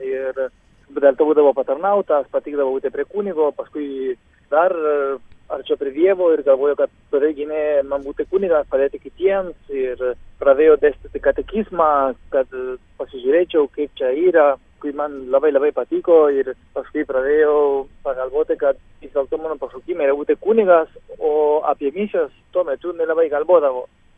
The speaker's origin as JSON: {"language": "Lithuanian", "country": "Argentina", "second_language": "Lithuanian", "moved": "yes", "lives_now": "Lithuania", "said": "esu iš Argentinos ir esu atvykęs į Lietuvą prieš 13 metų."}